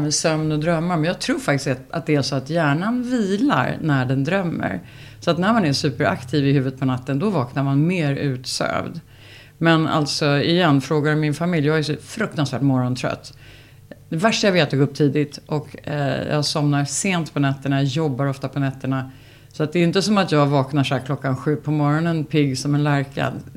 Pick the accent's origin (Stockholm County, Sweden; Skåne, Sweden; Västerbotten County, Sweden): Stockholm County, Sweden; Stockholm; jag växte upp i Södra Ängby, det är en väldigt privilegierad, trevlig miljö